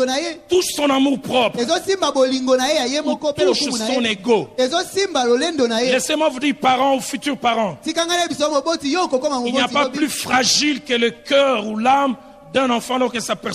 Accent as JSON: {"language": "French", "region": "Kinshasa", "country": "DR Congo", "tie": "born or raised there", "said": "Je connais une fille dans le quartier où j'ai grandi à Bandal."}